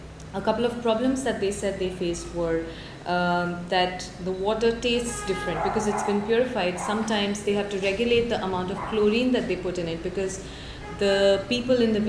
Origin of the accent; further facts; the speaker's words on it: India; what these Westerners don't understand is that I'm from India